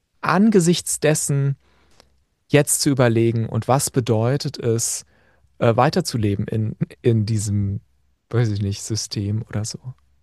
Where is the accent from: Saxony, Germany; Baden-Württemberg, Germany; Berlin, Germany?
Saxony, Germany; accent: Saxon; ich werde immer, was weiß ich, ausgelacht für meinen sächsischen Akzent, als Teil von Diskriminierung Ost